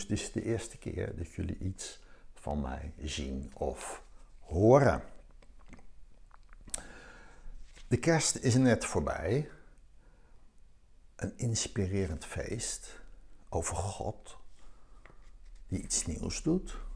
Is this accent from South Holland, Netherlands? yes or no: no; Eindhoven, North Brabant, Netherlands; Ik kom uit Eindhoven en daar bezoek ik meestal de evangelische gemeente, de Lichtstad.